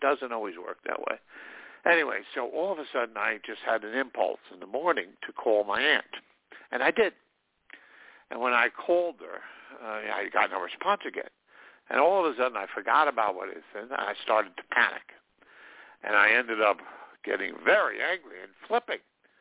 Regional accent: New York, United States; I'm also from New York, so we tend to be a little animated anyway in volume and intensity compared to, say, Southern people who tend to be much more genteel.

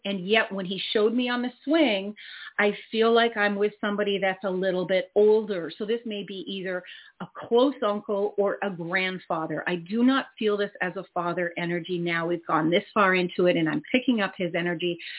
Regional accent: Canada; Now, I am from Canada, and poppies are used very often by the Legion and the veterans organizations over there

